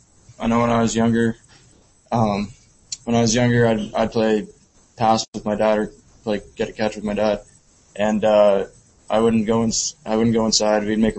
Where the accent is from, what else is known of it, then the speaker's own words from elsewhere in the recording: Peterborough, Ontario, Canada; growing up in Peterborough playing lacrosse is a lot different than growing up in other cities playing lacrosse.